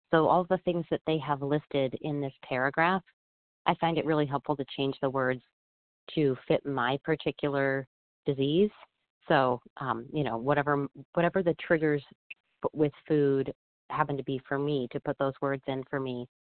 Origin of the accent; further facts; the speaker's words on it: Colorado, United States; I am from Colorado.